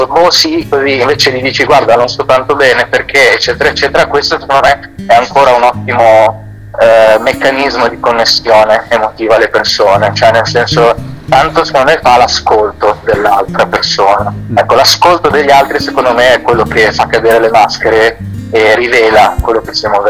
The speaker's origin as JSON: {"language": "Italian", "town": "Genoa", "region": "Liguria", "country": "Italy", "said": "che da genovese, vuol dire, è una data che si sente"}